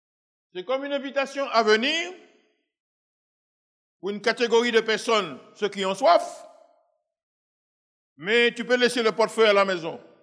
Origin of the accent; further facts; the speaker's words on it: French Antilles, France; comme on dit chez nous aux Antilles, vive la tombe ou après la mort, on verra